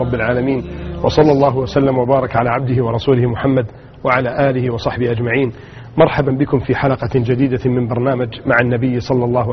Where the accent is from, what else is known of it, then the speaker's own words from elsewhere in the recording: Egypt; عندنا في مصر